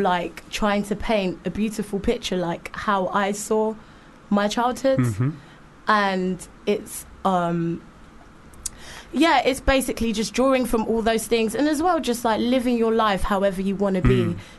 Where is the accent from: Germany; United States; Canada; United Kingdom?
United Kingdom; London; also born or lived in Southampton; I was born in London, mm-hmm. but then lived in Southampton for primary school, came right. back to London for secondary school.